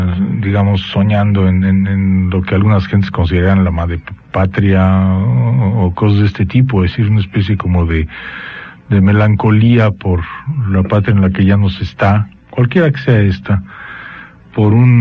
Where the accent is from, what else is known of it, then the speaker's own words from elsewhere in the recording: Mexico; born there; Yo nací aquí. Y verdaderamente me siento mexicano. Profundamente mexicano.